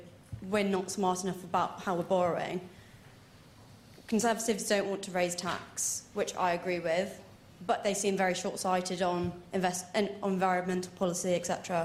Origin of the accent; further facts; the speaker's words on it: Birmingham, West Midlands, United Kingdom; I work in investment banking. I'm from Birmingham.